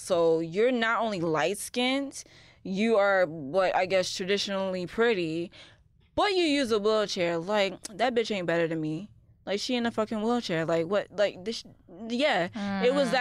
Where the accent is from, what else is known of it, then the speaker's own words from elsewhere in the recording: Jacksonville, Florida, United States; being that I am from Jacksonville, like, I'm usually, like, I still got, like, a sore thumb.